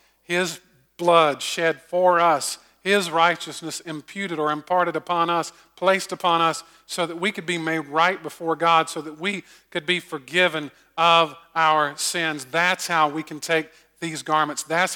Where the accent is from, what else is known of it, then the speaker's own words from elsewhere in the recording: Augusta, Georgia, United States; I grew up in Augusta.